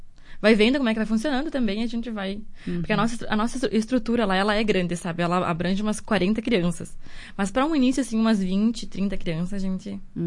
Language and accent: Portuguese; Marau, Rio Grande do Sul, Brazil; Eu sou aqui de Marau